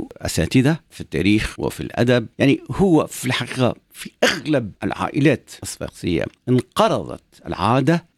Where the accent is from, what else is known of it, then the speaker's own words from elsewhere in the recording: Tunisia; احنا عندنا في تونس وفي مصر بالخصوص في الشرق عندنا الملوخية